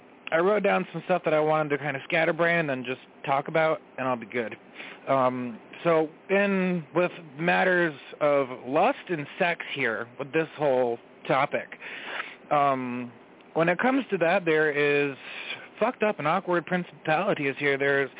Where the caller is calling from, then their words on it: New York, United States; I'm calling from New York.